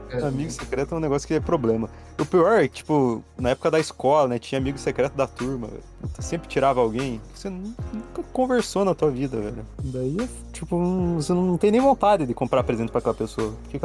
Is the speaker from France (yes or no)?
no; Brazil; Eu sou brasileiro, cara.